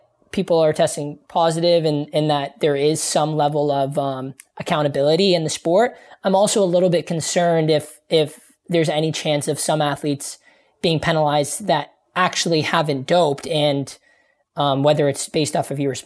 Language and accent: English; Canada; with my experience as a Canadian athlete, I have to, you know, I have to do an educational platform every year